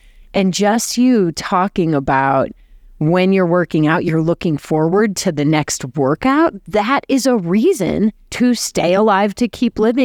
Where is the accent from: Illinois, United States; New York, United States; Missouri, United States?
Illinois, United States; Chicago; I'm from the Midwest, too, Chicago.